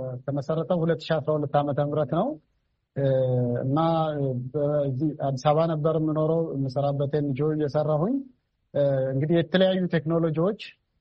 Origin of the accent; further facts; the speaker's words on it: Anewari, Amhara, Ethiopia; መሬት ተከራይቼ ለአንድ ሄክታር ተከራይቼ እዛው ተወልጄ ያደግኩበት ከተማ አነዋሪ ከተማ